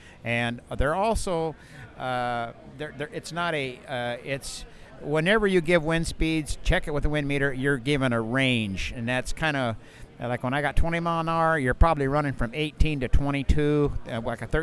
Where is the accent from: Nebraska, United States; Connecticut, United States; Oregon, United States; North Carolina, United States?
Nebraska, United States; Spencer; we're with … we're from Spencer, Nebraska.